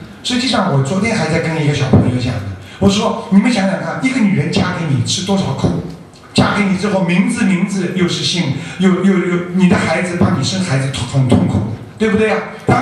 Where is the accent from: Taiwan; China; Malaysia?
China; 我们啊，如果说我们中国人说冷静是叫你冷下来